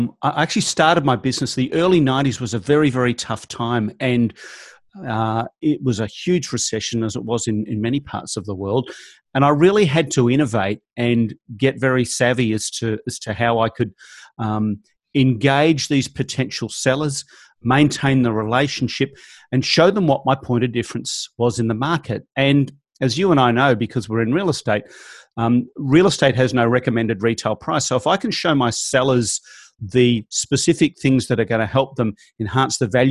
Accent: Melbourne, Victoria, Australia; I'm originally from Australia, obviously, as you can tell by my accent. And I'm originally from Melbourne.

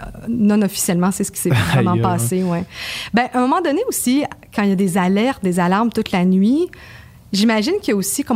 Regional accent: Canada; j'ai un passeport canadien. S'il arrive quoi que ce soit, moi, je sors mon passeport en mode, pardon, je suis canadienne, voilà.

